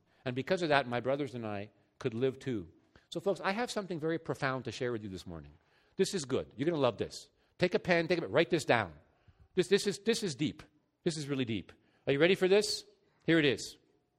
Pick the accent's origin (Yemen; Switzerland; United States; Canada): Canada; Montreal, Quebec; now in Sherbrooke, Canada; living in Sherbrooke, Quebec, near where I grew up, in Montreal.